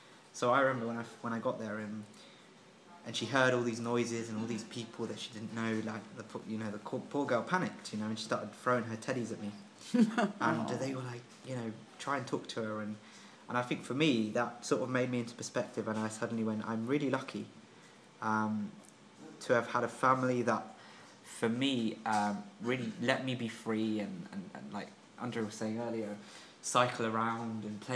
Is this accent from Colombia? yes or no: yes; Colombia; I'm originally from South America in Colombia.